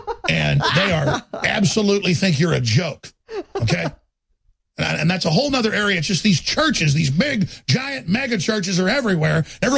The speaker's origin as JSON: {"language": "English", "town": "Rockwall", "region": "Texas", "country": "United States", "tie": "born or raised there", "said": "I grew up in Dallas in Rockwall, folks, right in the middle of some of the biggest names out there."}